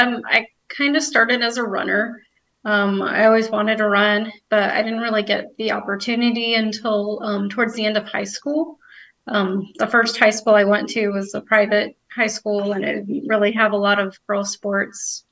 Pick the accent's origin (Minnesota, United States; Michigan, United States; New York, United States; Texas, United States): New York, United States; now in Florida, United States; Well, I guess I kind of grew up in New York. I was born in the Bronx, and I lived there